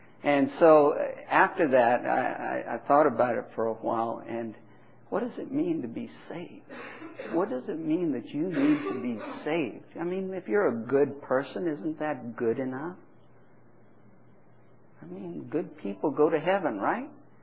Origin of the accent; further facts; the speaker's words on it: India; now in United States; My parents were missionaries, and I grew up in India